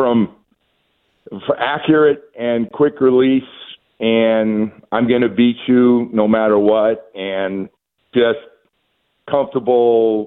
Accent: West Coast, United States; I was like, all right, I'm from the West Coast

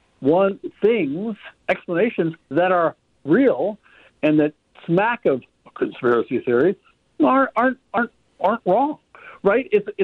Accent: Nebraska, United States; But you know, I grew up in Nebraska, so I had to be a Nebraska football fan.

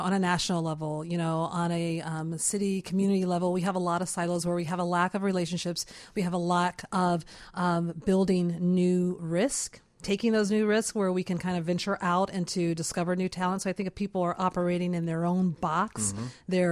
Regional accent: Detroit, Michigan, United States; because I'm from Second City, Detroit, but not coming from Chicago, I didn't know about these invisible lines that sometimes we have in neighborhoods.

